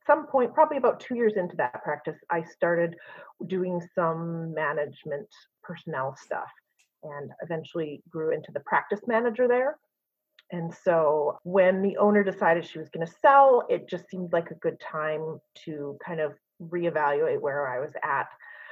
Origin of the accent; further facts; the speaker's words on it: Canada; I'm originally from Canada and I went to school there.